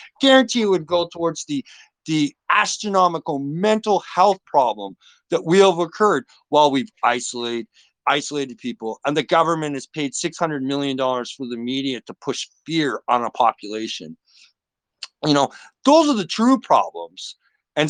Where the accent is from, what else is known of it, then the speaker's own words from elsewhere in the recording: Canada; I grew up on Much Music. I'm a Canadian guy. I grew up on YTV, and yeah, I am Canadian, right?